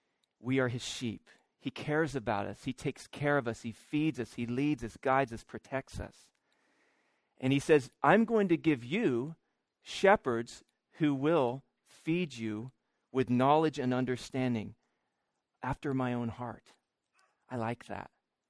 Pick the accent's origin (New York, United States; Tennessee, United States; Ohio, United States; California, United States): Ohio, United States; Cincinnati; also born or lived in Michigan / New Mexico; now in United Kingdom; But I was born in Cincinnati, in Ohio, in America. Moved to Michigan when I was in high school. And then after I graduated university, moved to New Mexico in the Southwest, in the desert.